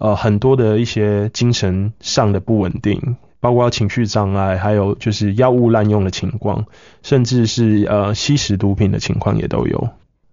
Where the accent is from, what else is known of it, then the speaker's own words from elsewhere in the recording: Kaohsiung, Taiwan; now in Sanchong, Taiwan; 刚满30岁。那我来自高雄，目前住在三重。